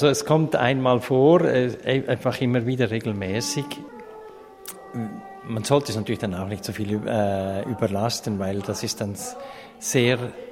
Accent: Switzerland; ich bin in der Nähe von Basel aufgewachsen

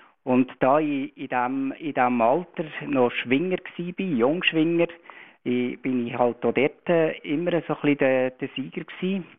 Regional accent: Meiringen, Bern, Switzerland; also ich bin in Meiringen im Berner Oberland aufgewachsen

